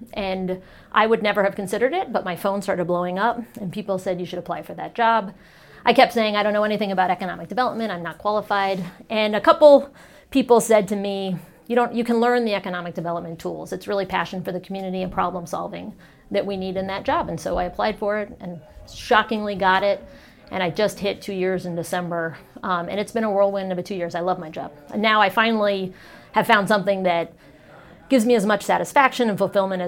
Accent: East Coast, United States; So I was raised on the East Coast, went to college on an ROTC scholarship, and so then went into the Army right after school.

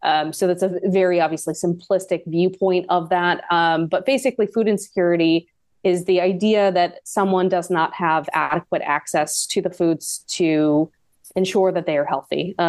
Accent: East Coast, United States; moved away as an adult; now in Kentucky, United States; I am somebody who was born and raised on the East Coast and moved to the Midwest for work about a decade ago. I cannot believe that I'm a Kentucky resident and have been for almost 8 years

